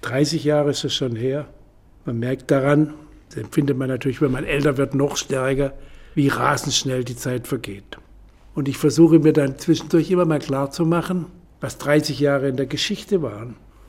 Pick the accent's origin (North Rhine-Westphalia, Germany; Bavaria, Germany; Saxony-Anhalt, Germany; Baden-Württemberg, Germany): Baden-Württemberg, Germany; Hornberg; Ich meine, ich bin in Hornberg im Schwarzwald aufgewachsen, aus kleinbürgerlichen Verhältnissen.